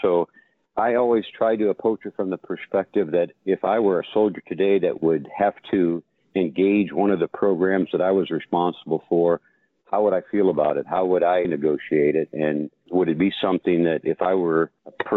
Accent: Detroit, Michigan, United States; but I grew up in and around the Detroit area, Detroit, Michigan, and I actually joined the Army on my 17th birthday.

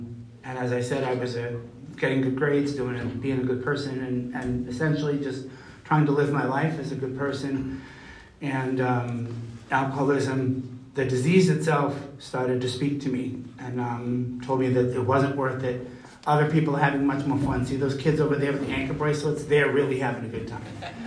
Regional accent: Boston, Massachusetts, United States; So I'm from Boston, and I grew up in Jamaica Plain.

